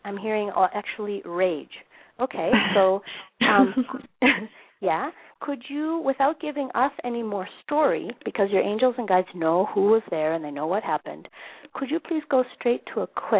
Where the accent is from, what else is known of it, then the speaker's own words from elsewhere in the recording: Minneapolis, Minnesota, United States; now in Johannesburg, South Africa; It's 8 a.m. in my hometown of Minneapolis. And it's 4 p.m. here in Johannesburg, South Africa